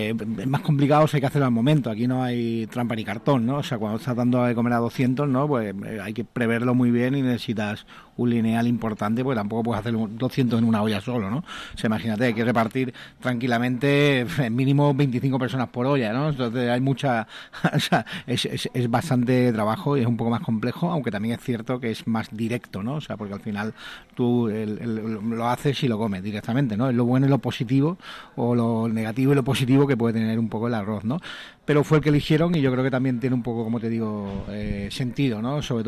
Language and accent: Spanish; Marbella, Andalusia, Spain; cuando soy de Marbella